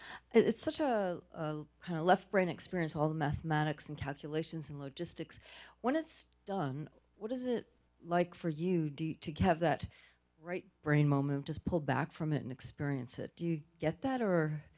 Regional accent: New York, United States; because that's my hometown station in New York before I moved up here

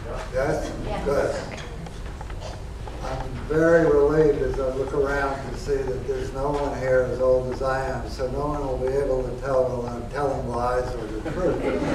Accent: Brooklyn, New York, United States; I grew up in Brooklyn, New York, in very poor circumstances during the Depression.

